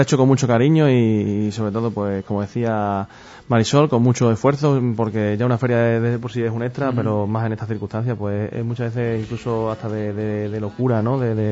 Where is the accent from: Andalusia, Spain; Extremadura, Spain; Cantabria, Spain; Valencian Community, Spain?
Extremadura, Spain; Guareña; yo siempre disfruto muchísimo las actividades que hay en mi pueblo, y más si cabe la feria de Guareña